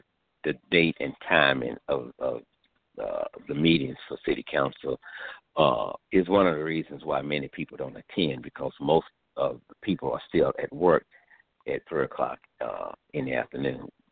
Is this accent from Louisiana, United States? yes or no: yes; Shreveport, Louisiana, United States; I grew up in Shreveport, hometown, love it, grew up in Allendale. Back then, they called it the Bottoms. Grew up on Traverse Street there.